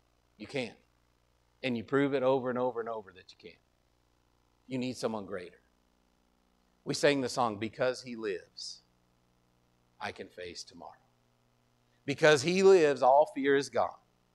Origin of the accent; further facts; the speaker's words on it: Wyoming, United States; Well, I'm from Wyoming, so I'm just going to buck up, right?